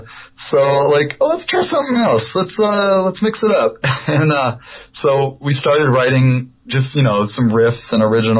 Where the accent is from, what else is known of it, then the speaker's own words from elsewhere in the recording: Detroit, Michigan, United States; I grew up in Detroit, and there's this blues guy that was a teacher that my friend was taking lessons from